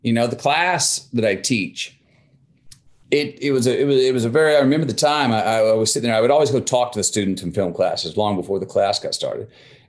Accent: Texas, United States; I grew up in Texas. My brothers and I all played football up to a certain level.

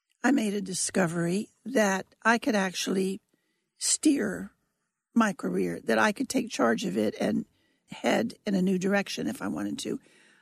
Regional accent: Kansas, United States; You know, we were so young, and I was from Kansas, loving being in Europe

